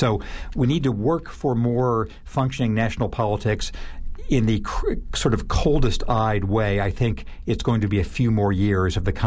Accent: California, United States; I am from California originally. My state, which has its problems, has set a very good example in having nonpartisan districting.

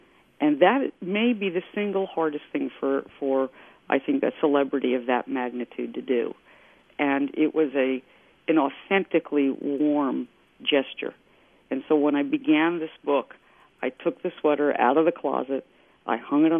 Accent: New York, United States; You know, growing up in New York, you had to have a guy, even if you were a little girl who wore party shoes to opening day of the baseball season.

